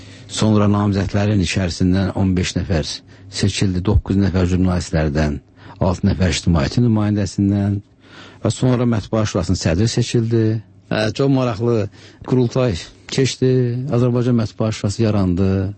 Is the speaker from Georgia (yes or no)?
yes; Fahrağa, Kvemo Kartli, Georgia; Mən əslən Gürcüstanlıyam. Bolnis rayonu Fahrağa kəndində doğulmuşam. Uşaqlığım o kənddə keçib.